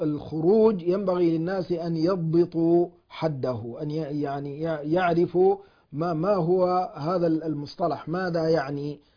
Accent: Sudan; وليس هذا من مروءتنا وشهامتنا كسودانيين.

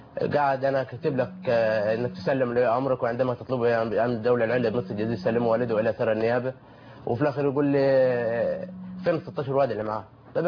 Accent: Sahel Selim, Asyut Governorate, Egypt; انا من اسيوط ساحل سليم.

